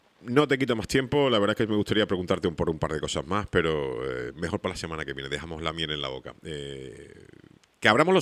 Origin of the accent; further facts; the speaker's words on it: Spain; está diciendo cosas que la verdad es que a mí me ofenden como español